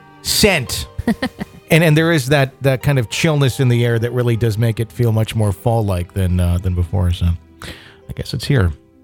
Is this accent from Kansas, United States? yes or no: no; Detroit, Michigan, United States; I was raised in Detroit, Michigan. My family came from Cebu, Philippines.